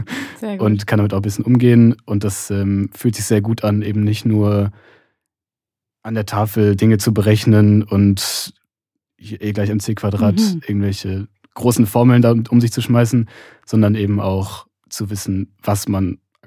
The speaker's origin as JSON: {"language": "German", "town": "Leverkusen", "region": "North Rhine-Westphalia", "country": "Germany", "said": "also ich komme aus Leverkusen, Köln ist ein bisschen weiter weg."}